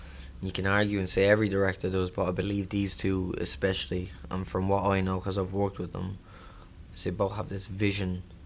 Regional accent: Ireland; But, yeah, I'm excited for my hometown as well to see it, Ireland, which is going to be, I think, at the end of the month or so

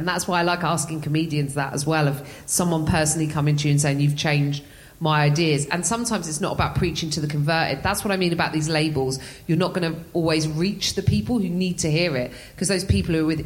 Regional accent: England, United Kingdom; Do I define myself as British? I don't think that's a thing. I'm English.

